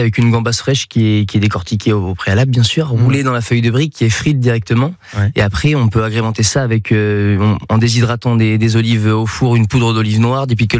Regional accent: Bordeaux, Nouvelle-Aquitaine, France; born there; je suis né à Bordeaux.

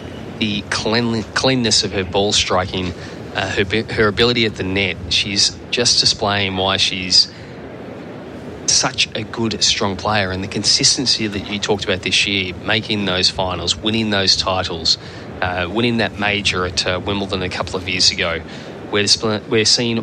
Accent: Ballarat, Victoria, Australia; So I am from Ballarat, and Ballarat and Bendigo are about an hour away, both initially gold mining towns in the state of Victoria

